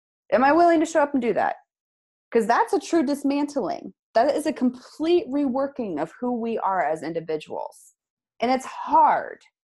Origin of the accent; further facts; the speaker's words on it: Midwest, United States; And I've told you, I'm from the Midwest, right? And like, I've spent many a years in cornfields, very comfortable with them for the most part.